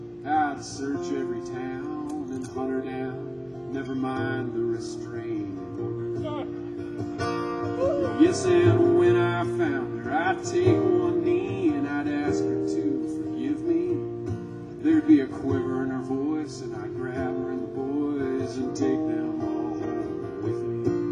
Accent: Colorado, United States; my mom used to make us these egg and olive sandwiches, and I grew up in Colorado

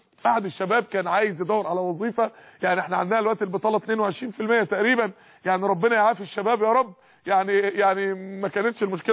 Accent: Egypt; اعلى نسبه معدل فشل كلوي في العالم كله عندنا في مصر هنا

